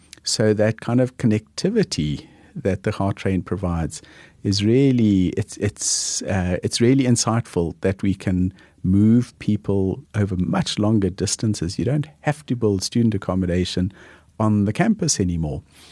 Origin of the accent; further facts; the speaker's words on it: Cape Town, Western Cape, South Africa; I grew up in Cape Town